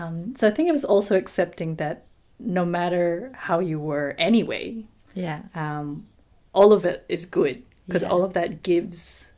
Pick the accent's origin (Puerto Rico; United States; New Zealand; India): New Zealand; Like, I grew up in New Zealand.